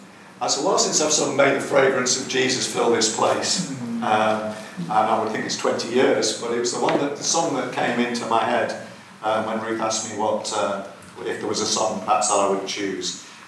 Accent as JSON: {"language": "English", "town": "Barrow", "region": "North West England", "country": "United Kingdom", "tie": "born or raised there", "said": "I'm preaching in a few weeks' time in the church I grew up in Barrow"}